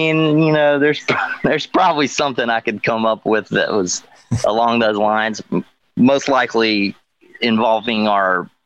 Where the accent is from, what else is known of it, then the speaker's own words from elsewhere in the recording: Birmingham, Alabama, United States; also born or lived in Tuscaloosa; I'm from Birmingham. Lived the very early years of my life in Tuscaloosa, actually. That my parents were still in college there. And then they moved here when I was probably 3, 4, 4 or 5, something like that. And then grew up here.